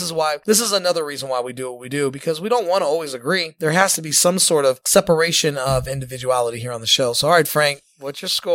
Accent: Melbourne, Victoria, Australia; Hi, guys. I'm new to your scope. I'm from Melbourne, Australia.

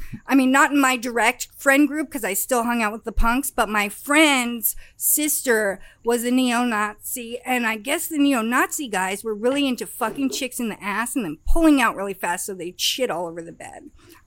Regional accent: Laguna Beach, California, United States; Yeah, I'm from South Orange County. No way. I was born in Laguna Beach.

